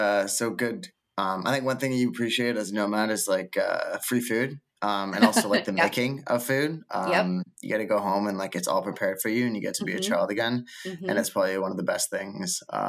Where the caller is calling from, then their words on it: Toronto, Ontario, Canada; I'm calling from Toronto. I just got back from Lisbon.